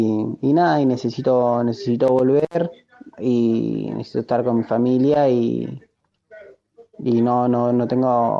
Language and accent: Spanish; Neuquén, Argentina; soy de Neuquén, estaba desempleado ya, no tenía trabajo.